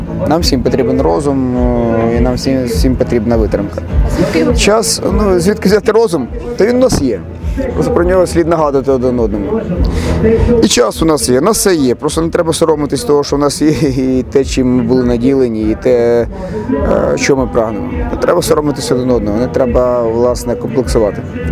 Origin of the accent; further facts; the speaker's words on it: Luhansk Oblast, Ukraine; Це моя батьківщина, я народився на Луганщині. Хоча історично це не Донбас, це все-таки Слобожанщина. Ну, так чи інакше, ми були адміністративно приналежні, до сьогодні адміністративно приналежні до Луганської області.